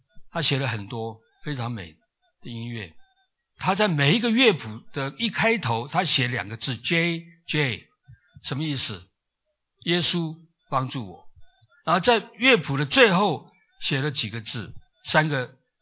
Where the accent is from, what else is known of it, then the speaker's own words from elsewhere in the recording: China; 我们中国人常说的是，要存乎中才能够行于外